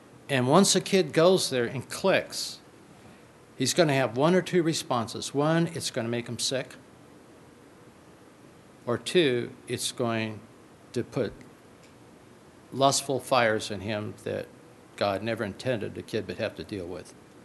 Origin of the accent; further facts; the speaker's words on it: Hollywood, California, United States; I grew up in Hollywood, and I never saw a picture of a naked lady, even in high school.